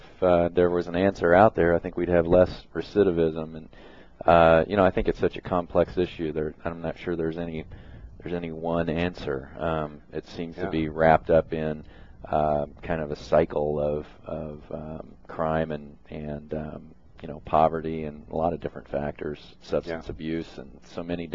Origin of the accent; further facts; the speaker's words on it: Hutchinson, Kansas, United States; I grew up in Hutchinson